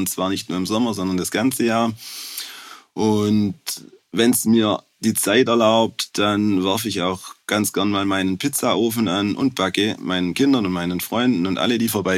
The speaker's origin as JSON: {"language": "German", "region": "Swabia", "country": "Germany", "said": "Ja, man hört's unschwer. Ich komme aus Schwaben, bin Schwabe, bin 43 Jahre alt"}